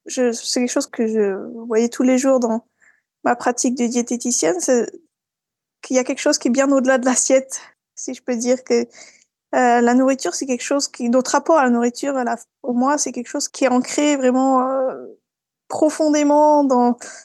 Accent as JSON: {"language": "French", "region": "French Alps", "country": "France", "tie": "born or raised there", "lives_now": "Sweden", "said": "Voilà, je suis française, j'ai grandi dans les Alpes françaises. Et puis j'ai rencontré mon mari suédois au Canada et après on a déménagé ensemble en Suède."}